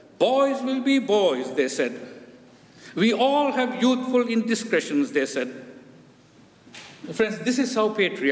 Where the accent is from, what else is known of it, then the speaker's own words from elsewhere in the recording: Sri Lanka; also born or lived in United States; Although I'm American, I'm also from Sri Lanka, you know this.